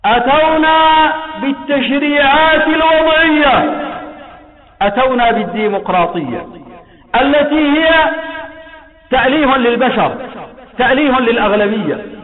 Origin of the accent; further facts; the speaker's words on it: Yemen; عندنا في اليمن يريدون أن يعقدوا لنا مؤتمرا للحوار